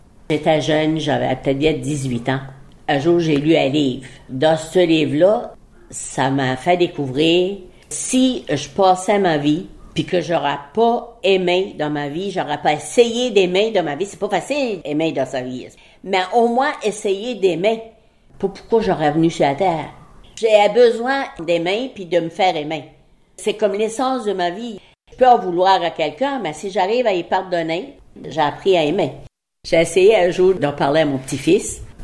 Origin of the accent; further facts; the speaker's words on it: Îles-de-la-Madeleine, Quebec, Canada; born there; Pourquoi je suis née aux Îles-la-Madeleine au lieu qu'en Afrique?